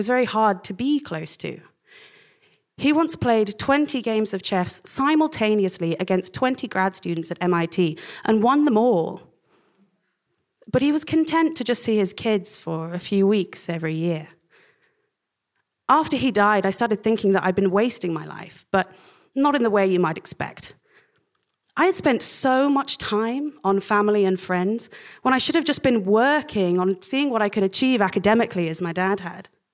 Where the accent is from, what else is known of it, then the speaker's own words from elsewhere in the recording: Oxford, South East England, United Kingdom; Despite 20 years age difference, despite his growing up in Boston and my growing up in Oxford, our aches and pains and joys in the father we shared were the same.